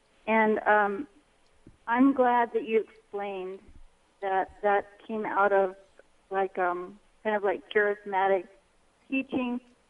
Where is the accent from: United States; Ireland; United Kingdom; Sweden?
United Kingdom; England; Well, that's because I speak both languages, and I am English, but.